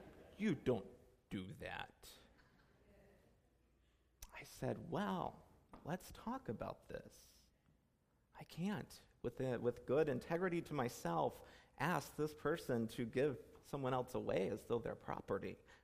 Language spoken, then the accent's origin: English; North Carolina, United States; I grew up in North Carolina, and each summer we would go to a theme park called Carowinds.